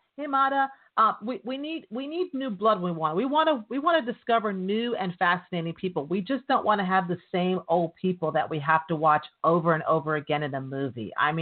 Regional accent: New York, United States; like I said, I'm from New York

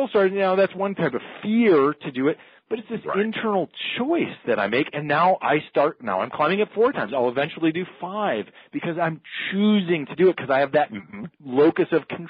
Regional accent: Minnesota, United States; where I grew up in Minnesota, it would probably be called a mountain, right?

